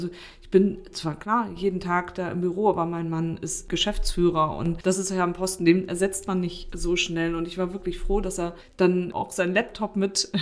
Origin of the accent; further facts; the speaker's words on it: Mecklenburg-Vorpommern, Germany; Also ich komme gebürtig aus Mecklenburg, bin ja im Osten groß geworden